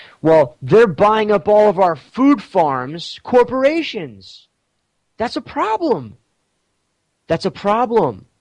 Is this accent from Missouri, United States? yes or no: no; Manhattan, New York, United States; I'm from Manhattan, from the city. I'm a business person as well, and I'm new to this.